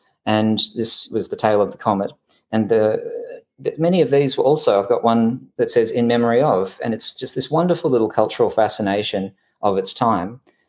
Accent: Victoria, Australia; being Australian, I'm from the state of Victoria in Australia

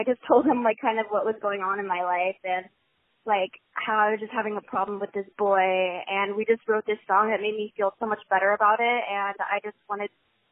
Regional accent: Mesa, Arizona, United States; Yeah, I'm from Mesa.

